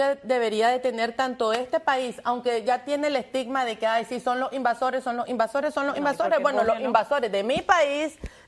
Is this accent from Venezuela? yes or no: yes; Venezuela; Soy venezolana y veo las encuestas y hablo con mi gente todos los días.